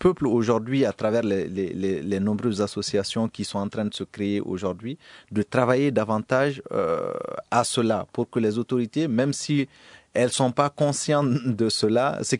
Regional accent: Mali; en tant que Malien, de voir mon pays

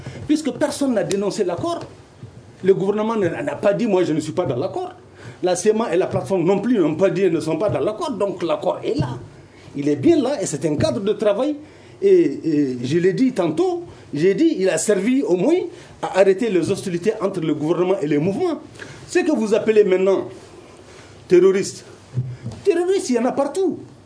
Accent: Timbuktu, Tombouctou, Mali; Moi, je suis de Tombouctou. Je connais bien, le Nord, c'est 877 000 km², sur les 1 240 000 km² du Mali.

